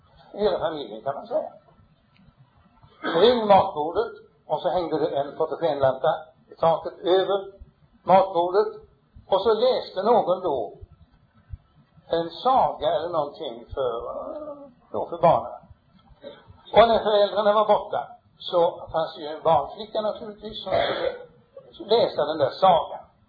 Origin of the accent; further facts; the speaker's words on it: Sunneby Norregård, Sweden; born there; Nåväl, då börjar vi i Sunneby Norregård, för där är jag född, 1890.